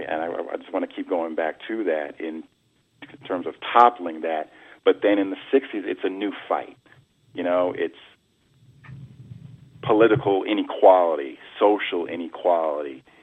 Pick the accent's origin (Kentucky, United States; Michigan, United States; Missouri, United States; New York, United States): New York, United States; Uniondale; That's one part of the island, because I'm from Uniondale, Nassau County.